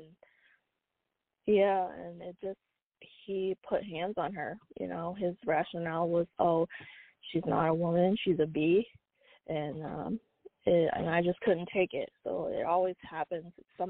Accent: United States; born there; specifically I'm Southeast Asian, but I was born in the U.S., so it's like I don't fit in as an American, and I don't fit in as an Asian.

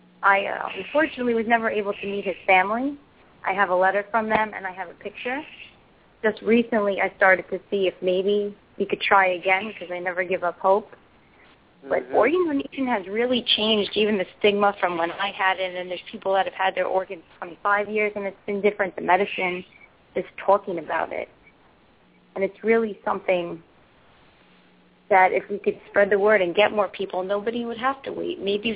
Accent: Long Island, New York, United States; I'm actually from Long Island, New York.

